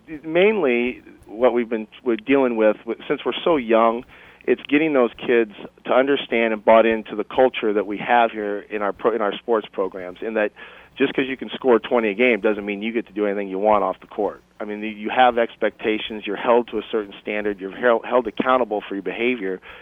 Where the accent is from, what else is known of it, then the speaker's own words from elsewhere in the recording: Iowa, United States; I mean, I come from Iowa. I played high school basketball in Iowa.